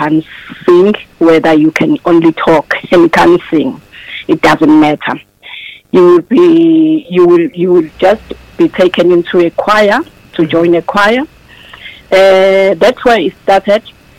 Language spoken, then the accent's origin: English; Empangeni, KwaZulu-Natal, South Africa; English is a second language; Well, it all began at church in my hometown, Empangeni, where I was born.